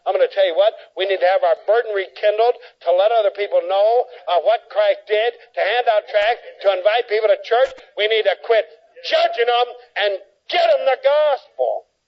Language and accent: English; Ohio, United States; I was raised up in Northern Ohio. We had sulfur water. That stunk.